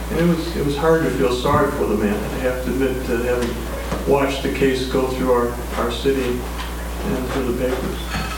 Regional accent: Wisconsin, United States; I'm from Wisconsin. We do not have a death penalty in Wisconsin.

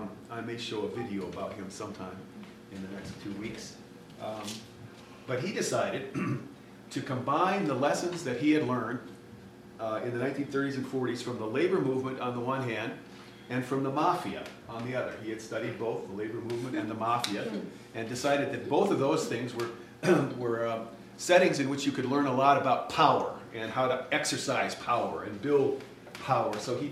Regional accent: Chicago, Illinois, United States; A lot of what I think I know a little bit about comes from my hometown of Chicago, where we have lived for the last decades

